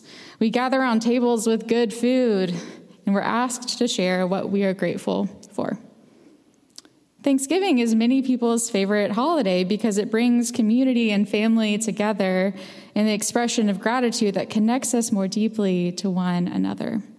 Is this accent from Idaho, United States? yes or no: no; Alabama, United States; Growing up in Alabama, the Deep South really tries to ingrain these into you, no matter your age.